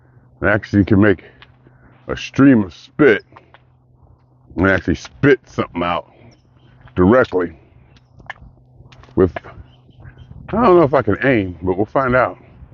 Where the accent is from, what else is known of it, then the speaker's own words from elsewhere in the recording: Youngstown, Ohio, United States; the town I grew up in, my hometown, Youngstown, Ohio, staying with my daughter, hanging with my granddaughter, experiencing family, friends, and food.